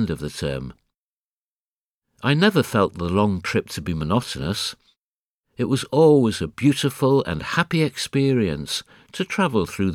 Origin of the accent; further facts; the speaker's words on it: Zambia; I grew up in Zambia, in Africa, and when I was old enough to start school, my parents sent me to a school down in Bulawayo.